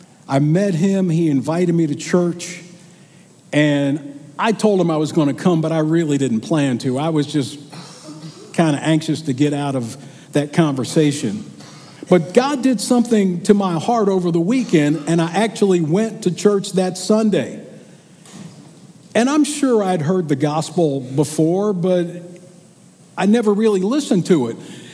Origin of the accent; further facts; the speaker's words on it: Philadelphia, Pennsylvania, United States; I grew up in Philadelphia. My mother put us into Catholic school so we could get a good education, but we also got a good dose of religion.